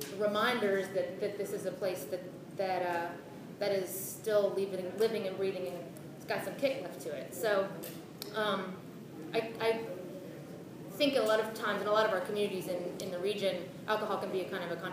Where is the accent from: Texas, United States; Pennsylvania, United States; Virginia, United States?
Virginia, United States; now in Whitesburg, United States; and I grew up in Wise County, Virginia. We kind of both moved to Whitesburg separately in 2000 and found each other, to our delight.